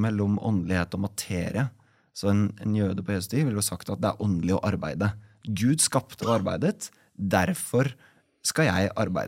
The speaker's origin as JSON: {"language": "Norwegian", "town": "Koppang", "region": "Innlandet", "country": "Norway", "tie": "born or raised there", "said": "jeg vokste opp på Koppang, og så jeg vokst opp med foreldre som hadde gått, som gikk ut av BCC, altså Brunstad, på tidlig 90-tallet."}